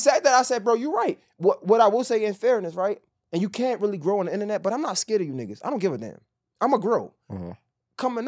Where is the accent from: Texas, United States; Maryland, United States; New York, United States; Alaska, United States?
Maryland, United States; Baltimore; We ain't mean, shit, I'm from Baltimore. We call each other dummy.